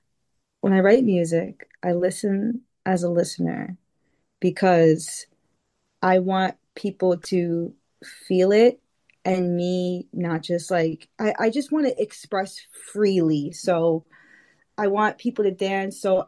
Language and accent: English; New York, United States; Well, I'm from New York. I'm from Long Island, Suffolk. So I feel like I have both the softness and the grit in me.